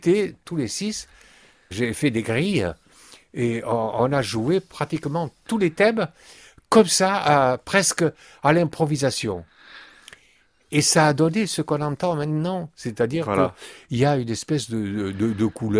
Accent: Nice, Provence-Alpes-Côte d'Azur, France; Et puis, moi, je me sentais bien avec toute ma famille ici. Je suis niçois.

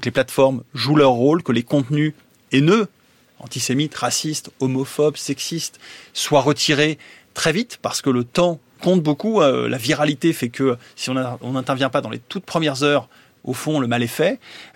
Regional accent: Toulouse, Occitanie, France; born there; je suis né à Toulouse

